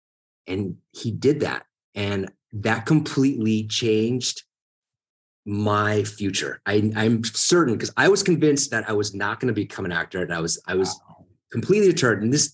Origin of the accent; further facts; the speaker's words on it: Tampa, Florida, United States; I'm from Tampa.